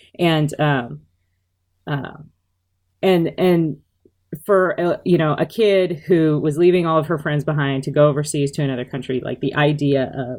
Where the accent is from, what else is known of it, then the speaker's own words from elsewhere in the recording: South Dakota, United States; born there; So I was born in South Dakota, but my parents, when I was about 6 years old, my parents joined the United States Air Force as well. And so we started moving around